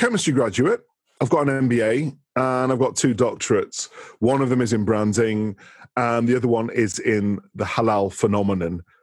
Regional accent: Manchester, North West England, United Kingdom; And I'm born and raised in Manchester

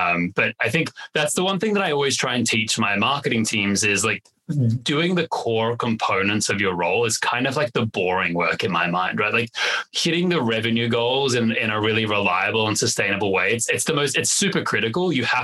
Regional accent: Australia; As an Australian, I like to swear a lot.

